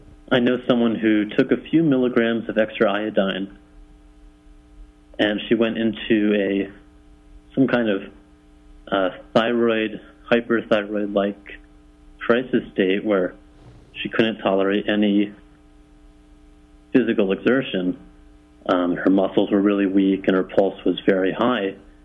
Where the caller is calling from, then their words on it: Mexico; Hi, I'm calling from Mexico.